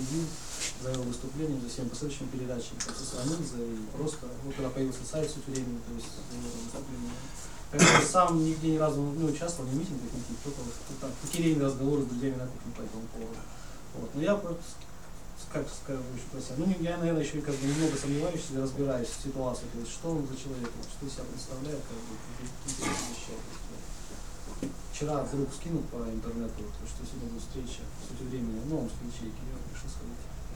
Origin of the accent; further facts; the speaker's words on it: Kazakhstan; Казахстанец, я не россиянин. Сейчас дождался. оформление гражданства.